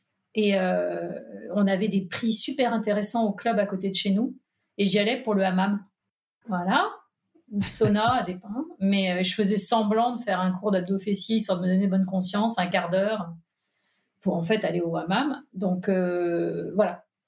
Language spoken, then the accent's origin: French; Nantes, Pays de la Loire, France; born there; now in Allier, France; Je suis née à Nantes, moi je vis dans l'Allier. Donc qui n'est pas l'Auvergne, qui est le Bourbonnais, parce que j'y tiens énormément. C'est le nord de l'Auvergne, on va dire.